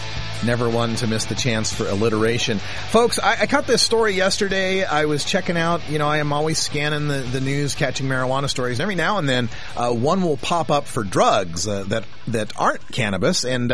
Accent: West Yellowstone, Montana, United States; as a little kid, I grew up in West Yellowstone, Montana.

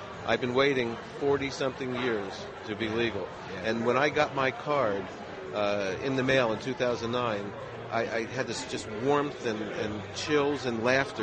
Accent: Los Angeles, California, United States; As a matter of fact, I'm from Los Angeles. I lived here 30 years.

